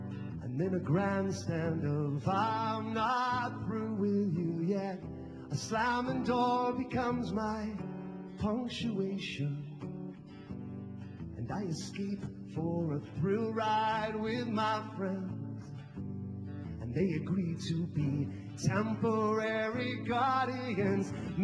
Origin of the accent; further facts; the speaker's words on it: Michigan, United States; to write a song about growing up in Michigan. And I grew up in a very, very, very conservative Christian Reformed family.